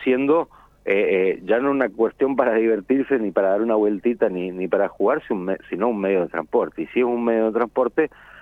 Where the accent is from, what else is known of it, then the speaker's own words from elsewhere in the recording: San Rafael, Mendoza, Argentina; Porque yo no soy de Mendoza, yo soy de San Rafael. Entonces yo cada vez que voy a Mendoza y tengo que ir a algún lugar que no conozco